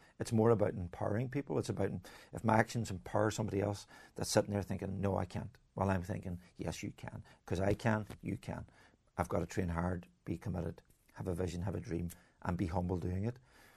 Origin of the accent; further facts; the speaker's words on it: Ulster, Ireland; just this very ordinary person that was growing up in Donegal with two beautiful parents